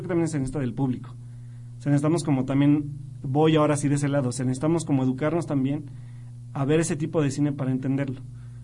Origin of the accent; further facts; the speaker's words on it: Mexico; nosotros que somos bien mexicanos